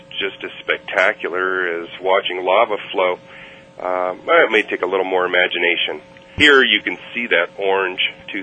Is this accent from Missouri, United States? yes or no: no; Hawaii, United States